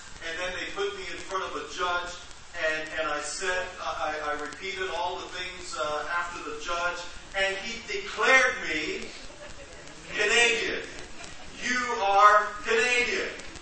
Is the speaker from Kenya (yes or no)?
no; Belize; moved away as an adult; was born and I was raised in Belize, a tiny little country in Central America. And in 1980, I migrated from Belize to the United States to go to university.